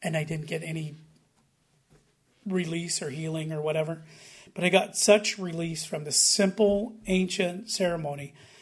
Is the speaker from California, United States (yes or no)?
yes; Bishop, California, United States; I'm part Native American Indian, and I grew up on the Bishop Paiute Indian Reservation.